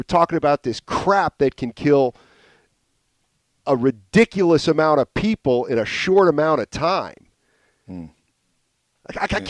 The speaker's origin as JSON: {"language": "English", "region": "Pennsylvania", "country": "United States", "tie": "born or raised there", "said": "I mean, I grew up in Pennsylvania. It's like everybody hunted in Pennsylvania."}